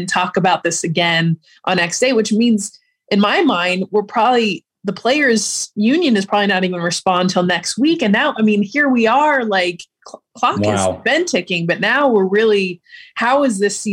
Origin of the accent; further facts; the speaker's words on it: Los Angeles, California, United States; And my hometown is LA. So it was fun just to see the streets afterwards.